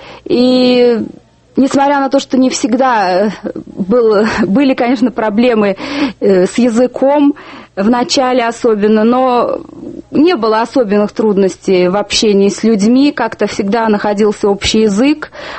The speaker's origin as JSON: {"language": "Russian", "region": "Moscow", "country": "Russia", "tie": "born or raised there", "moved": "as an adult", "said": "Я родилась в Москве, там выросла, получила образование и жила вплоть до отъезда Советского Союза, то есть до 1972 года."}